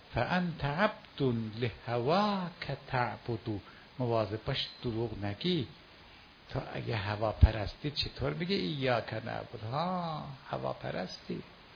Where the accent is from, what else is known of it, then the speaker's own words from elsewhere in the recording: Bahar, Hamadan, Iran; گفتم آقا اهل بهارم، اهل خودش هست یا اطرافش؟ نه اهل همدانم. فرمودن خودش یا اطرافش؟ گفتم اطرافش. فرمودن اهل بهاری؟ بله.